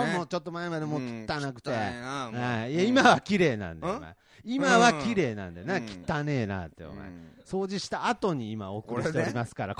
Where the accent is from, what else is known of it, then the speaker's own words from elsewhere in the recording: Nagoya, Aichi, Japan; accent: Nagoya dialect; 名古屋人なんでね